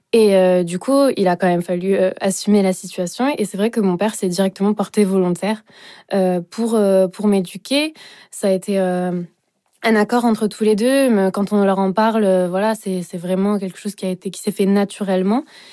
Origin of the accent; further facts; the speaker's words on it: Sainte-Croix-de-Quintillargues, Occitanie, France; Alors oui, j'ai grandi à Sainte-Croix de Cantillargues, dans un petit village perdu, avec mes deux petites sœurs.